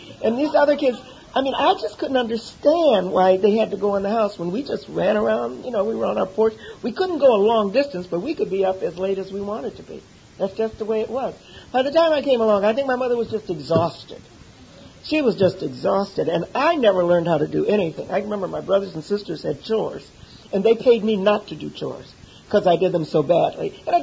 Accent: Detroit, Michigan, United States; also born or lived in Flint; I grew up in a parsonage. I was born in Flint, Michigan, and we moved to Detroit when I was a year old

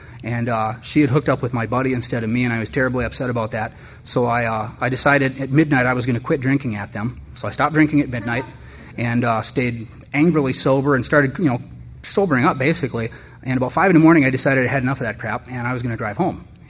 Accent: United States; I'm an American, damn it, and I can drink.

